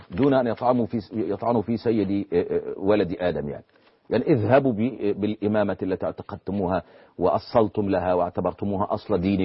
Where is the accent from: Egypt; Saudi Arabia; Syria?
Egypt; لأن حتى عندنا في مصر معظم المصريين بيعتقدوا أن الشيعة بيقولوا